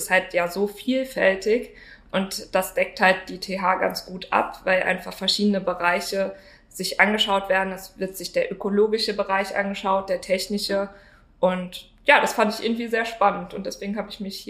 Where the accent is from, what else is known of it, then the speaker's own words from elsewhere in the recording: Saarland, Germany; Nee, tatsächlich komme ich aus dem Saarland.